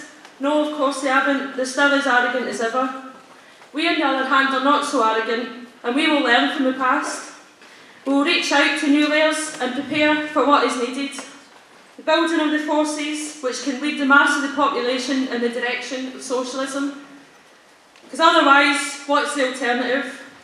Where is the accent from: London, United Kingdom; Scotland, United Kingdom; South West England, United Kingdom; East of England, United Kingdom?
Scotland, United Kingdom; Glasgow; I know because I come from Glasgow